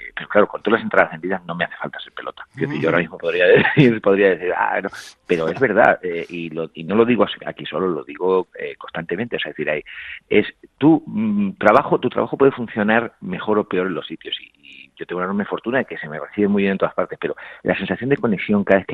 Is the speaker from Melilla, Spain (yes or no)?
yes; Melilla, Spain; born there; Yo nací en Melilla, que es Bilbao